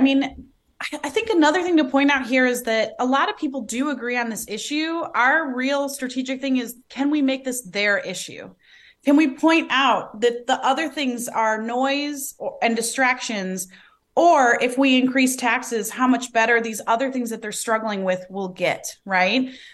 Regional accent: Detroit, Michigan, United States; And I'm from Detroit, you know, we've been really hit

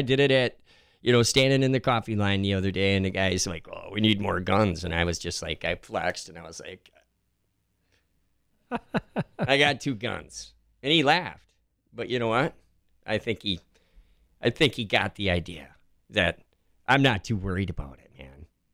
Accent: Madison, United States; born there; 1961, I was born in Madison.

